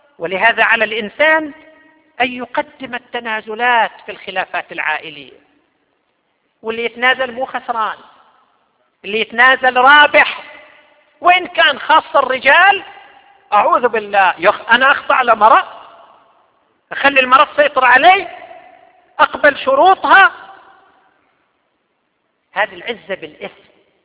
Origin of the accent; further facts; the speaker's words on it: Qatif, Eastern Province, Saudi Arabia; نشرت الجرائد أيضا أن عندنا في القطيف مواطن